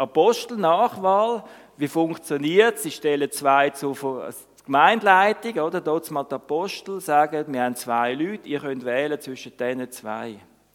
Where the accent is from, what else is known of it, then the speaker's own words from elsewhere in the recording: Switzerland; Und auf der anderen Seite sind wir Schweizer